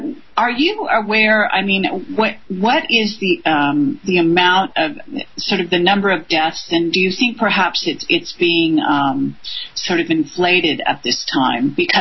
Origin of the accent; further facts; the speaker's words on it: Ireland; And I'm Irish